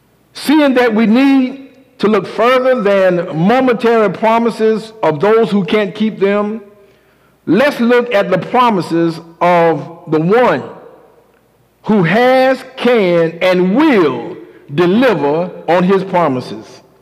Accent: Brunswick, Georgia, United States; Ahmaud Arbery, just jogging unarmed in a neighborhood in my hometown, Brunswick, gunned down by armed citizens who somehow felt threatened.

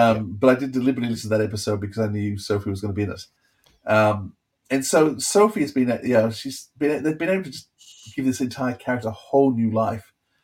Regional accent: Australia; I just have to say, as an Australian, I love the name St. John.

